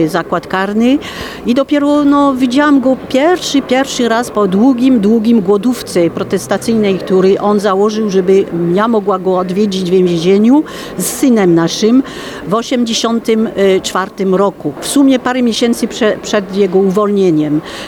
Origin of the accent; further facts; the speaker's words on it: France; Polish is a second language; now in Poland; ja wiedziałam jako Francuzka, co mnie czeka w takim momencie, jak jest stan wojenny w Polsce.